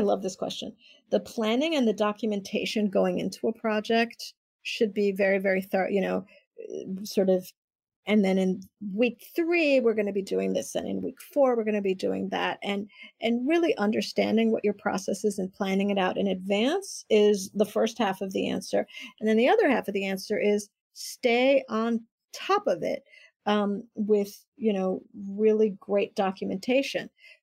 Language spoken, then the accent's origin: English; Puerto Rico; I'm from Puerto Rico.